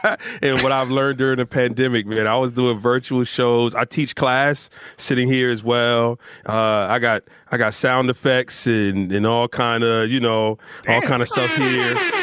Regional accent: Rahway, New Jersey, United States; also born or lived in Newark; So I mean, I'm from Jersey. It's just like I was born in Newark, but I was raised in Rahway.

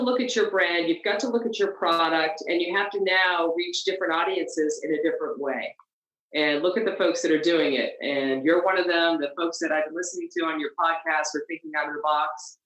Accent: East Coast, United States; And, you know, we're all from East Coast and we love LA.

